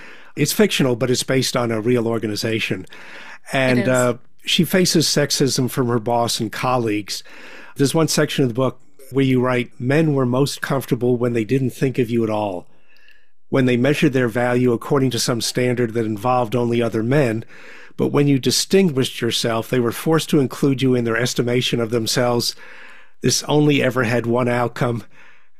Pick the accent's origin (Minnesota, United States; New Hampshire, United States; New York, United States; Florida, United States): New York, United States; Yeah, I grew up in New York, so, there's a lot of Italians in Italian neighborhoods, and very outgoing, extroverted.